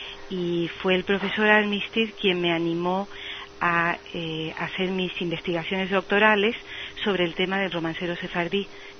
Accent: Tetouan, Tanger-Tetouan-Al Hoceima, Morocco; Lo primero, claro, es Tetuán, que es mi ciudad natal.

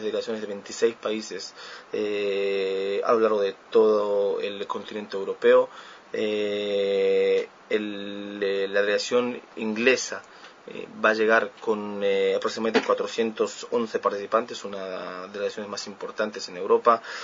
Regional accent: Argentina; now in Israel; yo como argentino israelí vivo aquí y creo en este país, pero en el fútbol soy argentino.

